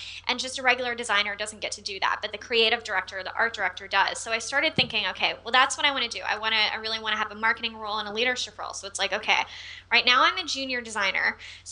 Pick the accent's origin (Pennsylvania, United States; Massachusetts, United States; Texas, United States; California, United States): Texas, United States; Austin; accent: Texan; I'm originally from Austin, Texas.